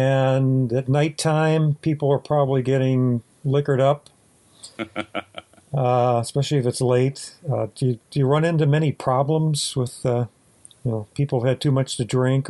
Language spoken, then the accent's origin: English; Appalachia, United States; I grew up in Appalachia myself. And, you know, it's a very different part of the country